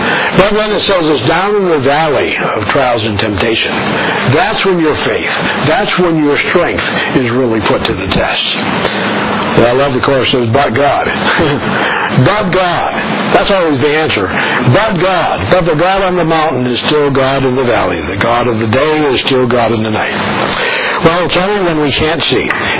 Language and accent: English; Rochester, New Hampshire, United States; born there; I was born in Rochester, New Hampshire.